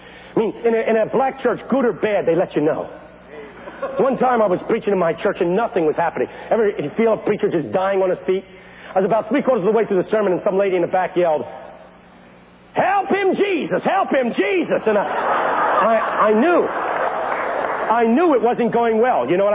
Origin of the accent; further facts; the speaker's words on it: Philadelphia, Pennsylvania, United States; I belong to a black church in West Philadelphia. I grew up in West Philadelphia. The community's all black now.